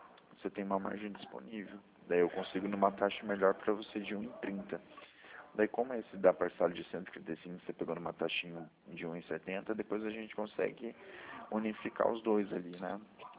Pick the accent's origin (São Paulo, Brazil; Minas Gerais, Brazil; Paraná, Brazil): Paraná, Brazil; Maringá; Eu sou do Paraná, de Maringá.